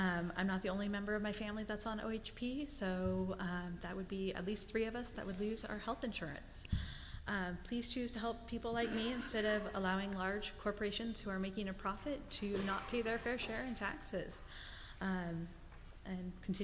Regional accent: Prineville, Oregon, United States; I am from Prineville

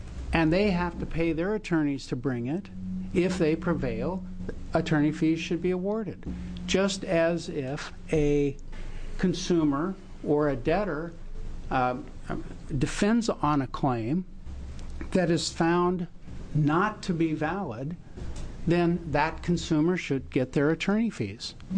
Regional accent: Beaverton, Oregon, United States; I'm an attorney from Beaverton.

